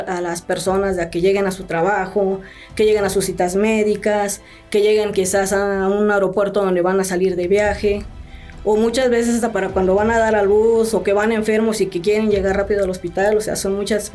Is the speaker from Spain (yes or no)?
no; Cuernavaca, Morelos, Mexico; born there; En Cuernavaca, Morelos.